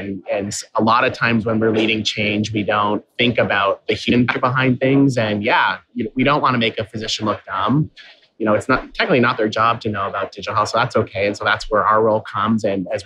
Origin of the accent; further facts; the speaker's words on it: Canada; I'll have to see if there's a Canada one, my home country.